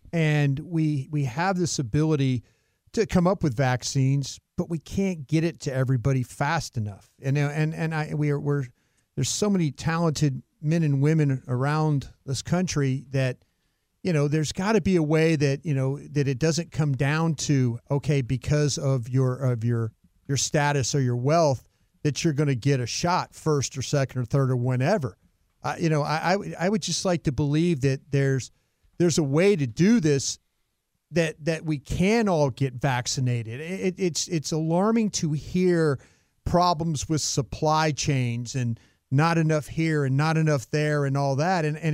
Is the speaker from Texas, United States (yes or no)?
yes; Texas, United States; And hey, being a Texan, yes, I'm so happy that, you know, that we can get it.